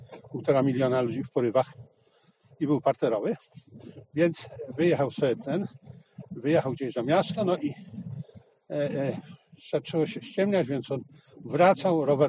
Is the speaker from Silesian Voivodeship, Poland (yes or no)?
yes; Zabrze, Silesian Voivodeship, Poland; kiedy jeszcze mieszkałem na Śląsku, byłem młodym chłopcem i nasi górnicy, ja przecież w Zabrzu się urodziłem, więc w samym centrum, samego centrum, w punkcie 10 Śląska Górniczego